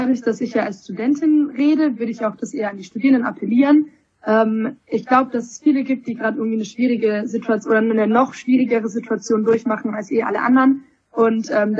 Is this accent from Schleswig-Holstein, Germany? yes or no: no; Baden-Württemberg, Germany; Ich bin Schwabe. Ich kann gut mit Geld umgehen. Ich habe einen schwäbischen Migrationshintergrund.